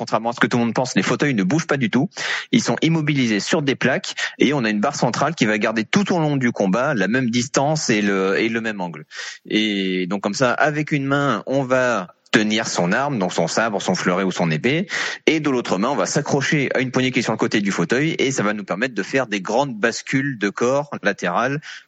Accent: Brittany, France; now in Clermont-Ferrand, France; Je suis breton d'origine, mais bon, ça fait 17 ans que j'ai posé mes valises à Clermont-Ferrand et j'en suis très heureux. Donc, on pense maintenant, je suis autant auvergnat que breton.

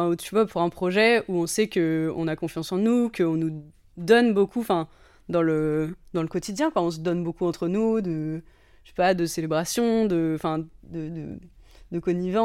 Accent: Normandy, France; Moi, je suis normande, donc c'est ma réponse préférée.

